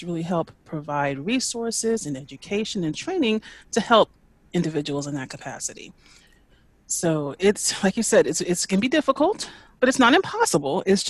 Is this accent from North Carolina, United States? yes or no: yes; Greensboro, North Carolina, United States; also born or lived in Charlotte; So we moved to the middle of the state, to the Greensboro area. So I grew up in Greensboro and Charlotte, spending some time in both of those cities.